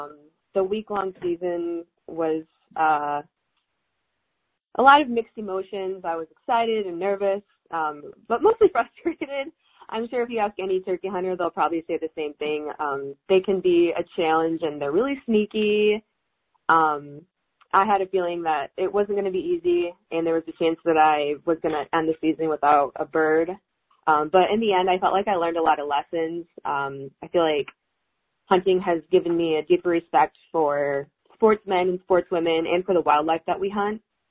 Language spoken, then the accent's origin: English; Michigan, United States; So I grew up in Michigan in a non-hunting family, but we lived in a really small rural community, so it was common.